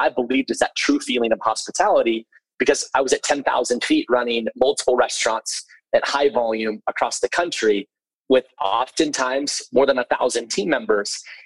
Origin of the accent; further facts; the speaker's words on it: Sandy, Utah, United States; moved away; What's interesting is that I'm actually from Sandy, Utah. So I've not lived in Sandy for many years